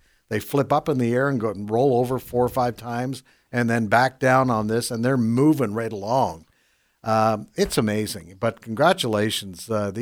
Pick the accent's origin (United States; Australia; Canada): Canada; Yes, I'm from Canada.